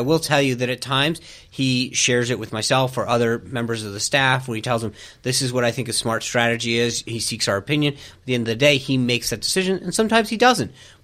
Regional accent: Rhode Island, United States; So as I mentioned earlier, I grew up in Rhode Island.

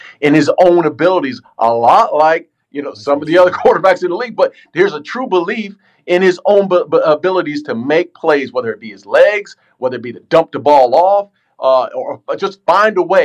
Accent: Texas, United States; I grew up in Texas. I live in Texas. I remember him in high school.

